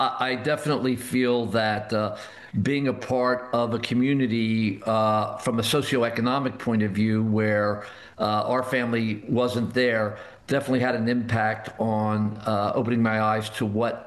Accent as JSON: {"language": "English", "town": "Philadelphia", "region": "Pennsylvania", "country": "United States", "tie": "born or raised there", "also_born_or_lived": "Montreal, Canada", "said": "I'm originally from Montreal, but moved to Philadelphia area when I was about six or seven, and have been here all the remaining time."}